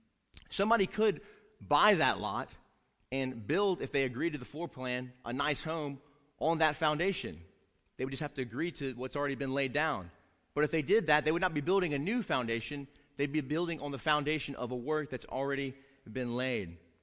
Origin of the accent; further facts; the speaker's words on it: South Carolina, United States; I'm a redneck from South Carolina